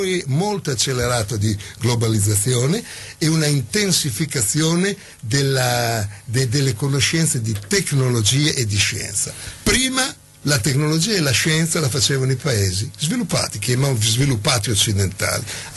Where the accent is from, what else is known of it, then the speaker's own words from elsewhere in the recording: Bologna, Emilia-Romagna, Italy; born there; io sono nato a Bologna anche se ho passato tutta la mia vita fuori, sono nato a Bologna